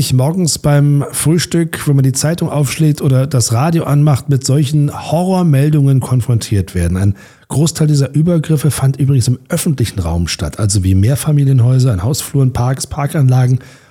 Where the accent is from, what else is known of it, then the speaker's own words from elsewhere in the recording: Berlin, Germany; born there; Die Hauptstadt Berlin, mein Geburtsort, dein Geburtsort auch, ne?